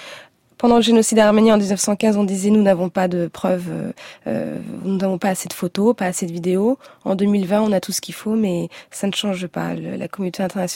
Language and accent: French; France; je suis française d'origine arménienne, mais je suis française